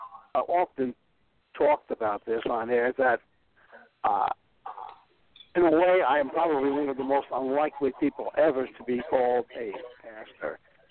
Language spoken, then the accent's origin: English; New York City, New York, United States; being a growing up in the Bronx and the gangs and going over to Vietnam and being in a war zone and then being a police officer in New York